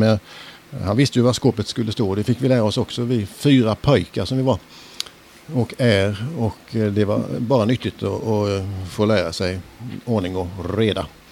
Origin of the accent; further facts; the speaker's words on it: Falkenberg, Halland County, Sweden; det blir lite R när jag pratar just nu. Men annars, som sagt, jag är född och bor i Falkenberg, denna västkustens pärla.